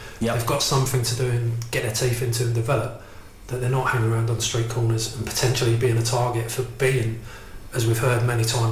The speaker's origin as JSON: {"language": "English", "country": "United Kingdom", "tie": "born or raised there", "said": "Victoria Cross, where I grew up in Warwick Square."}